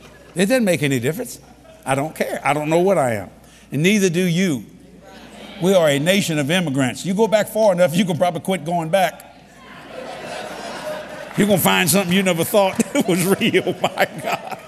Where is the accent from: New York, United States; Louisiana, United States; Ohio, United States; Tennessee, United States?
Louisiana, United States; See, I'm a Cajun from South Louisiana. That's my culture.